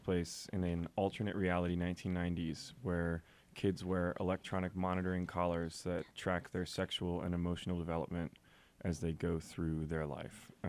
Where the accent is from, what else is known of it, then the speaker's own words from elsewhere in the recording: Seattle, Washington, United States; I grew up in Seattle.